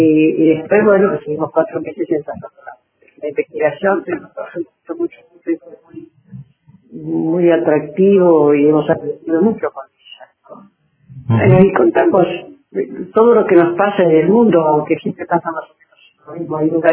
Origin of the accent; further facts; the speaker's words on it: Argentina; Somos nostálgicos los argentinos.